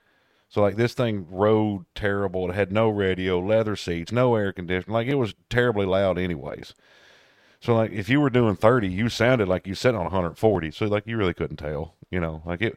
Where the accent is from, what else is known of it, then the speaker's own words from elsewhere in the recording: Tennessee, United States; And I'm from Tennessee.